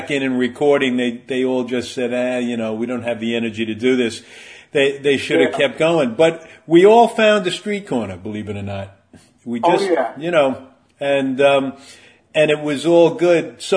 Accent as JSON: {"language": "English", "town": "Westchester", "region": "New York", "country": "United States", "tie": "born or raised there", "also_born_or_lived": "Long Island", "said": "You know, I grew up in Westchester, but then my father moved us to Long Island in my junior year. And I sang at all the Long Island clubs"}